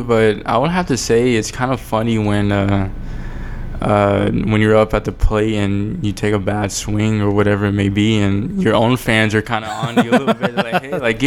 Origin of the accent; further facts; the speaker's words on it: Texas, United States; I'm growing up in South Texas.